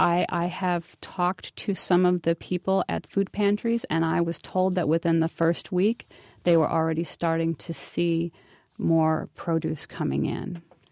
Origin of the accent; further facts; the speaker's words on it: Illinois, United States; also born or lived in Moab, Utah; Right now, I'm working on my hometown in southern Illinois because there's a big need there as well.